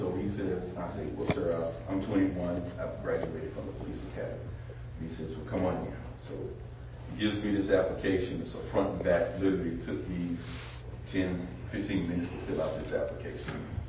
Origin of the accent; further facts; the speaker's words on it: United States; So when I was a youngster growing up in North County, I used to get pulled over and get stopped all the time.